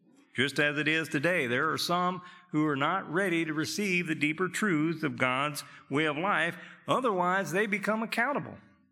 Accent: Arkansas, United States; but I never ate biscuits with mustard growing up in Arkansas.

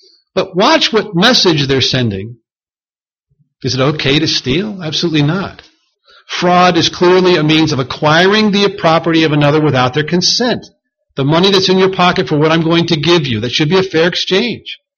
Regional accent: United States; So, because I'm an American.

